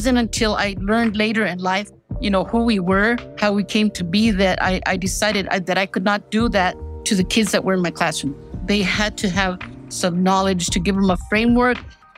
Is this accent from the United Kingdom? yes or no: no; Vaughan, New Mexico, United States; I was born and raised in Vaughan, New Mexico, and that's right in the center of New Mexico towards the east.